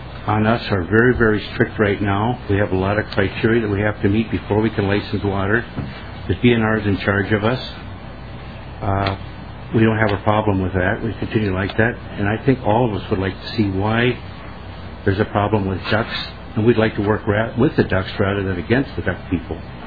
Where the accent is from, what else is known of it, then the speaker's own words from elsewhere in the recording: North Branch, Minnesota, United States; I'm from North Branch, Minnesota. I'm the past president of Minnesota Aquaculture Association.